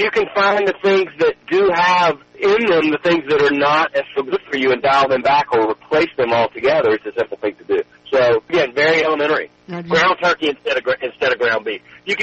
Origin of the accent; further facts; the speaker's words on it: the South, United States; the same way that I learned to cook growing up in the South and in Paula Deen's home was sort of by osmosis